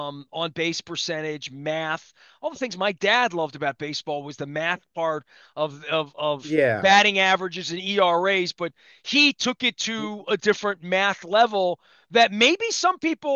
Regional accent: Dundalk, Maryland, United States; I grew up in Dundalk in the 70s, and I would say Archie Bunker's Dundalk, right?

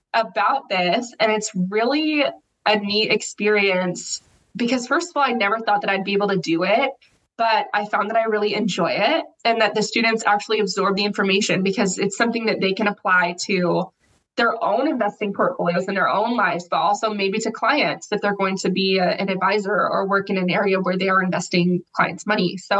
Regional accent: Spokane, Washington, United States; I grew up in Spokane. So Gonzaga is like the heart of Spokane and it's such a fun place to be.

